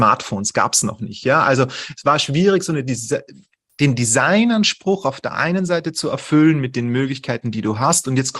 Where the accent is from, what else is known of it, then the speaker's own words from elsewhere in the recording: Austria; bei uns in Österreich dauert die Schule, wenn du eine höhere bildende Schule machst und nicht so die allgemeine Schule machst, dauert die bei uns bis 19, du bist dann mit 19 fertig, dann gehst du ins Bundesheer.